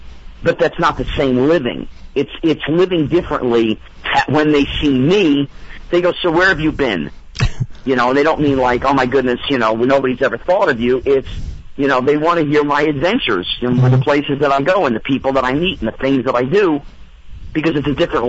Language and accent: English; New Jersey, United States; I grew up in New Jersey. So, I mean, I had a group of people around me who were regular folk.